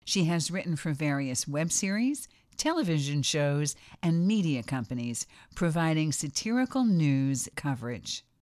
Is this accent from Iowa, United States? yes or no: no; Bronx, New York, United States; I grew up in Marshalloo Parkway. This is just very quick. I know most people from the Bronx know what we're talking about